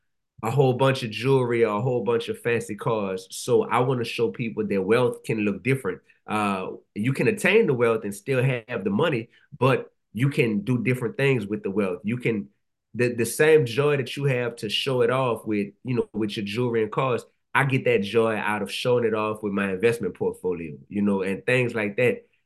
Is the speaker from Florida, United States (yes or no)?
no; New Orleans, Louisiana, United States; But then when I became an educator, a middle school teacher in Louisiana, I'm from New Orleans. I was teaching school in Baton Rouge, though, middle school.